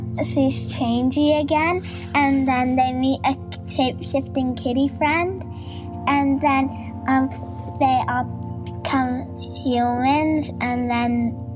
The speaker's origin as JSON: {"language": "English", "region": "Ontario", "country": "Canada", "said": "And we're from Ontario, Canada."}